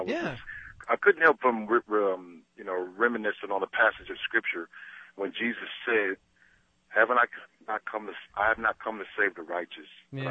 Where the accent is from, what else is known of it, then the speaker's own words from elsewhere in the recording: Los Angeles, California, United States; now in Las Cruces, United States; I'm from Los Angeles, and I'm here in Cruces right now, promoting my radio ministry